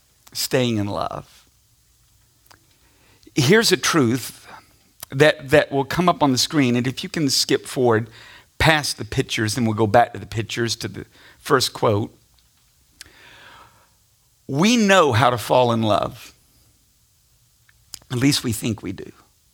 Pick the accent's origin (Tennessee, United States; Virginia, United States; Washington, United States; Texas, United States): Tennessee, United States; Now, we grew up in Tennessee. And when I say Tennessee, I want you to think out on the backside of nowhere.